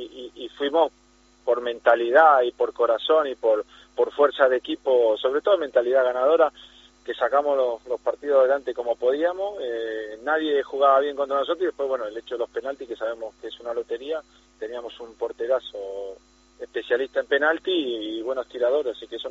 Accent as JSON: {"language": "Spanish", "country": "Argentina", "said": "Bueno, sí, como argentino me gusta ganar"}